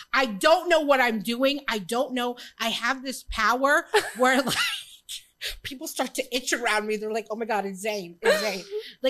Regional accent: California, United States; people in the Arab world don't really understand my thinking because I grew up in California.

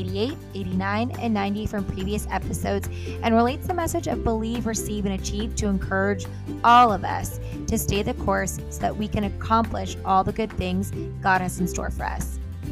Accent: Collegeville, Pennsylvania, United States; I originally grew up in the suburbs of Philadelphia. I grew up in Collegeville, Pennsylvania, which is kind of like right outside of King of Prussia.

